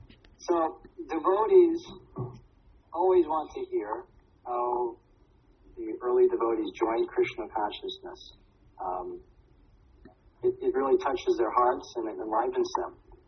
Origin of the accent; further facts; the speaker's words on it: Tennessee, United States; born there; I was born in America in 1951. I was born in a southern state called Tennessee.